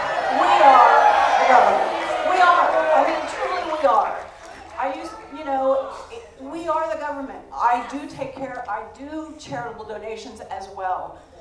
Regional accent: United States; and so I'm proud American paying my taxes.

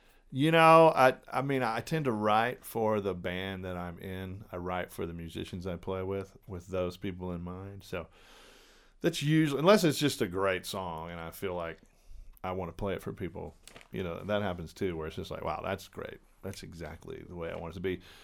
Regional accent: Beaumont, Texas, United States; born there; And I was born in Beaumont, Texas, southeast Texas, near Houston, kind of between Houston and the Louisiana border there.

